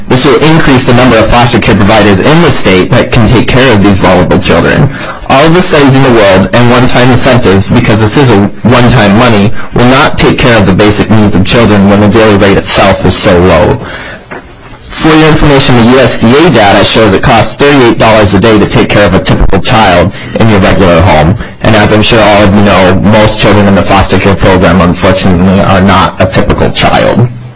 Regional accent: Oak Grove, Minnesota, United States; I'm from Oak Grove, Minnesota. My mother has done foster care for 18 years in Anoka County, and I have been a substitute foster care provider in her home many times.

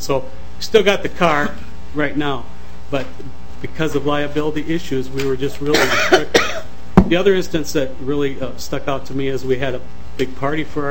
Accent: Martin County, Minnesota, United States; I'm from Martin County, Minnesota.

